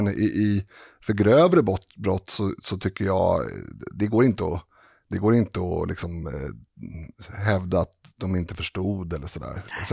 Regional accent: Stockholm, Stockholm County, Sweden; jag är ju uppväxt på Södermalm i Stockholm, som ju är också coolt idag.

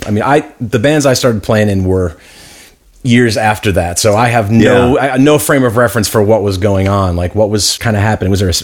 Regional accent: Rochester, New York, United States; It was the first time I'd ever seen you play, but I'm from Rochester, New York.

